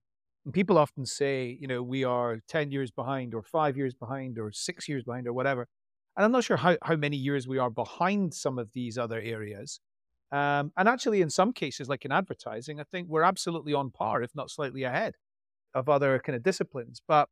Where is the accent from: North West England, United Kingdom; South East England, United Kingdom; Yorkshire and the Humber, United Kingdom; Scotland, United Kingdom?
Scotland, United Kingdom; I'm not Irish, I'm Scottish. I live in Glasgow, which is the coolest UK city outside London.